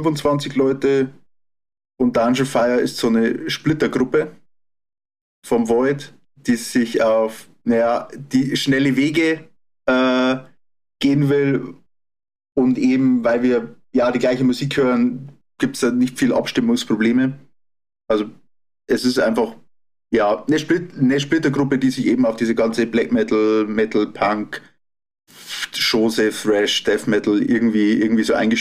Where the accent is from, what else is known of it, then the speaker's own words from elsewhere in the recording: Regensburg, Bavaria, Germany; Ich bin aus Regensburg